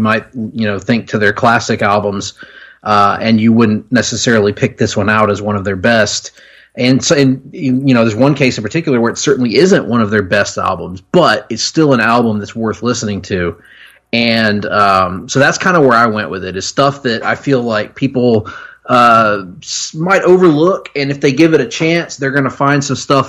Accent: Alabama, United States; So in our home state of Alabama, so that's pretty cool.

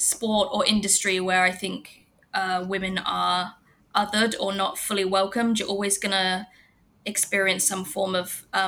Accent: England, United Kingdom; moved away as an adult; now in Bangkok, Thailand; I'm from England. I moved to Bangkok in 2011

